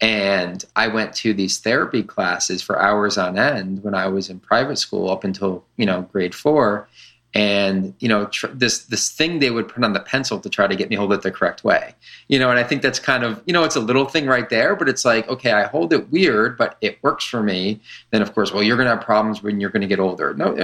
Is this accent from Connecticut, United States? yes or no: yes; Trumbull, Connecticut, United States; also born or lived in Pennsylvania; I've been in Pennsylvania since 2001 because I went to college here. I went to grad school here, but I grew up in Connecticut, went through, in Trumbull, Connecticut was my hometown.